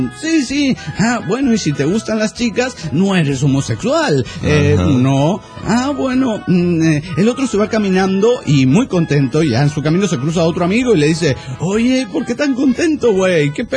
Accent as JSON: {"language": "Spanish", "town": "Axochiapan", "region": "Morelos", "country": "Mexico", "said": "de Axochiapan, Morelos, México."}